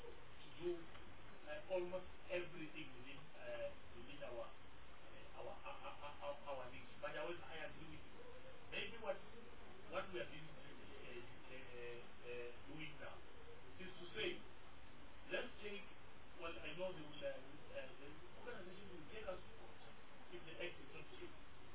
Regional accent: Limpopo, South Africa; Limpopo, we have opened an office, not because I'm coming from Limpopo.

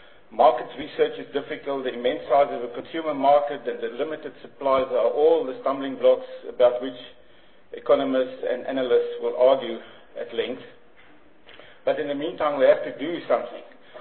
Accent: Limpopo, South Africa; I'm from the Mpopo province, and Mr. Chair, I will happily represent my department there.

